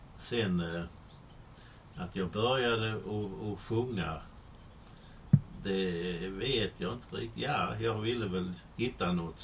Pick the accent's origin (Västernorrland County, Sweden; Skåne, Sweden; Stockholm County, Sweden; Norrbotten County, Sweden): Skåne, Sweden; Lommarp; Jag är uppvuxen i Lommarp utanför Vinslöv. I en lanthandel. Mina föräldrar hade lanthandel. Och det var ju centrum i byn.